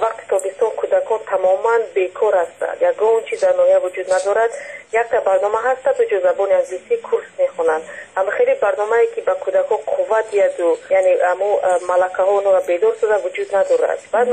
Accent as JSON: {"language": "Persian", "town": "Ishkoshim", "region": "Gorno-Badakhshan", "country": "Tajikistan", "said": "همه ما بیشتر بیرون از تاجیکستان هستیم. خیلی ما بیرون بعد 2 هفته شد که از خارج اومدم."}